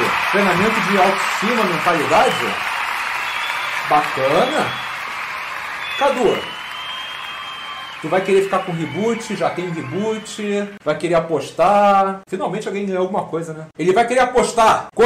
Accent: Portugal; até os 14 anos eu dizia que era vascaíno, até porque eu sou português

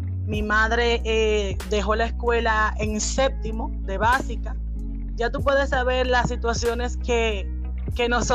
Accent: Haina, San Cristóbal, Dominican Republic; yo soy orgullosamente de Haina, sigo viviendo todavía en Haina y trato de seguir haciendo nido en mi comunidad

